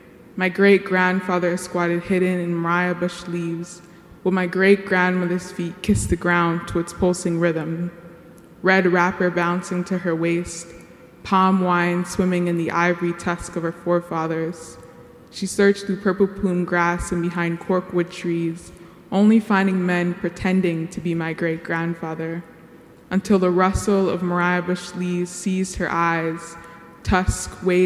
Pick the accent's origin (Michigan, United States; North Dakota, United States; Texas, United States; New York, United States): Texas, United States; Houston; I'm from Houston, Texas